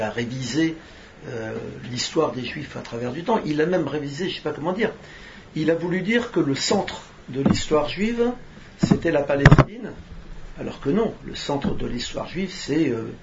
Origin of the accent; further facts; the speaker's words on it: France; j'ai grandi en France, je suis né en 50.